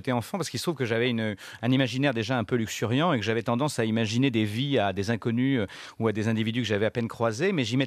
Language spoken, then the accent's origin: French; Barbezieux, Nouvelle-Aquitaine, France; born there; dans une petite ville de province qui s'appelle Barbezieux, qui est la ville où je suis né, en Charente.